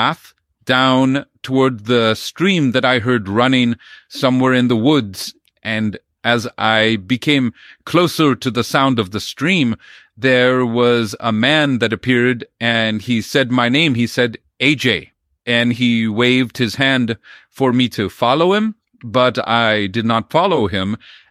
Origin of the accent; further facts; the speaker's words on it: India; When I was a boy growing up in India, I used to travel a dirt road from the schoolhouse to my village